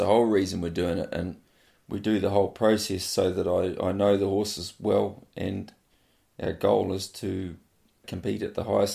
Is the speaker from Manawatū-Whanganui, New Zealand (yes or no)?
yes; Hunterville, Manawatū-Whanganui, New Zealand; The farm name is Rangitane, and we are from Hunterville in central North Island.